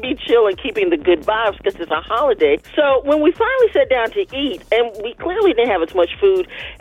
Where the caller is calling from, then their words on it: Reynoldstown, Georgia, United States; from Reynoldstown